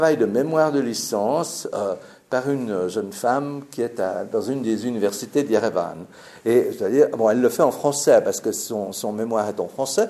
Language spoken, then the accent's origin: French; Geneva, Switzerland; born there; moi je suis né à Genève, je suis suisse, mon fils est né ici